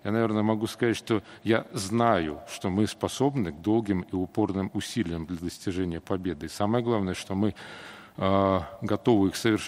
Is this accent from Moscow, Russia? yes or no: no; Saint Petersburg, Russia; Я из Санкт-Петербурга